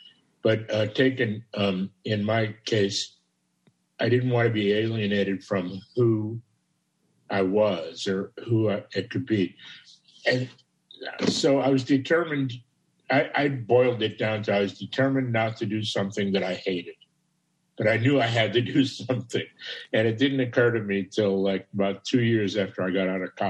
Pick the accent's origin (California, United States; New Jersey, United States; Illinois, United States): Illinois, United States; Chicago; Yeah, I was in college, you know, of course, born and raised in Chicago.